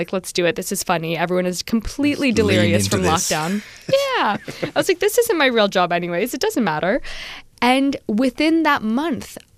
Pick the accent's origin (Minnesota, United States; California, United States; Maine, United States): California, United States; Los Angeles; moved away as an adult; also born or lived in Prague / London; You know, I sound like this. I'm American. I grew up in Los Angeles, but my family's French. My mom is also Greek-American. So I've traveled a lot growing up.